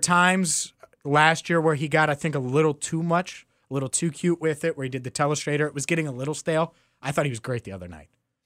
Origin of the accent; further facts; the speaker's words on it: Cincinnati, Ohio, United States; Look, I'm from Cincinnati. We don't like the Steelers.